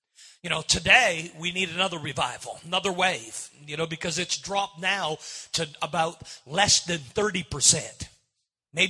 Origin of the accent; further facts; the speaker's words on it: Canada; I am Canadian, and so I love Canada